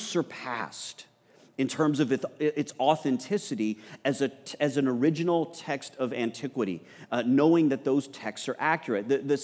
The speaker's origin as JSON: {"language": "English", "region": "Texas", "country": "United States", "said": "don't spell it the French way, I'm from Texas, baby."}